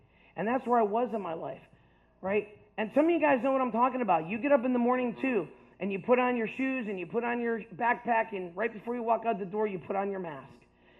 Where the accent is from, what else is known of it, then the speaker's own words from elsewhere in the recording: Steubenville, Ohio, United States; also born or lived in Cleveland / Virginia; I grew up in Virginia, and I grew up in Ohio. Born in Cleveland, moved all around, but then spent most of my time growing up in Virginia in Steubenville right down the road.